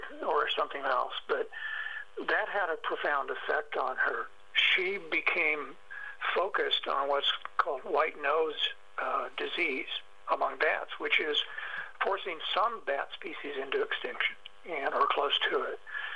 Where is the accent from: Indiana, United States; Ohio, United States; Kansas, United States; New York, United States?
Kansas, United States; which is a first in my life because I grew up in Kansas. I've never been called new agey.